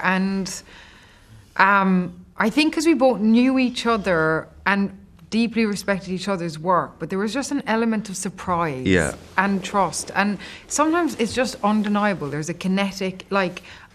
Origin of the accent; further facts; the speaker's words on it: Ireland; And just from being Irish, we knew each other.